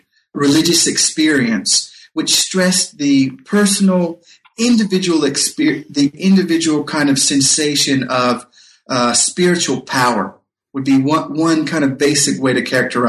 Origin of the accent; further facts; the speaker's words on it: North Carolina, United States; When I was a boy growing up in North Carolina